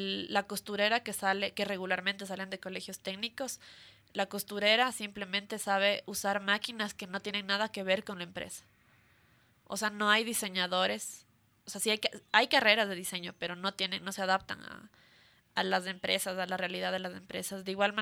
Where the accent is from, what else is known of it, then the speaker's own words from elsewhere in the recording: Ecuador; que es lo que nos falta a nosotros como ecuatorianos